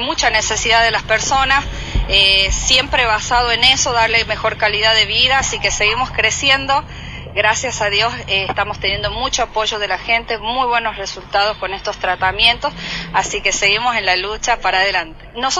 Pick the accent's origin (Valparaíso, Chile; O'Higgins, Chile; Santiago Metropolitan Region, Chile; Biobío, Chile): Biobío, Chile; Concepción; es emocionante porque somos de Concepción